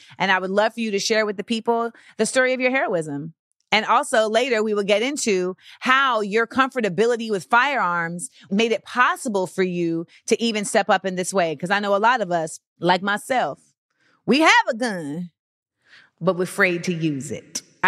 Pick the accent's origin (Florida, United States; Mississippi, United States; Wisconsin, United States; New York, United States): Florida, United States; I'm from Florida.